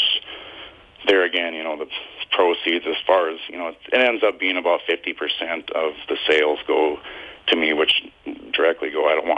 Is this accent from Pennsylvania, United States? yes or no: no; Thief River Falls, Minnesota, United States; also born or lived in Red Lake; some of them are from my hometown of Thief River Falls, which that's not my birthplace. My birthplace is Red Lake, Minnesota. Some of y'all don't know, I am native.